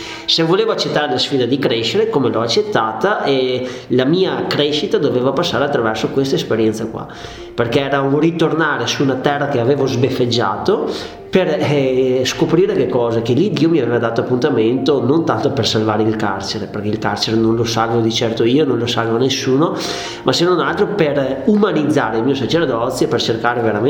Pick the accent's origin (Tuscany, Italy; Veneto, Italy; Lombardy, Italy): Veneto, Italy; soprattutto da buon veneto, siccome noi non siamo capaci di rimanere con le mani in mano